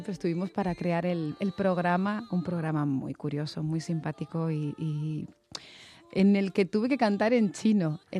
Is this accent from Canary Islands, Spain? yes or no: yes; Las Palmas, Canary Islands, Spain; Llevando el nombre de mi tierra y de España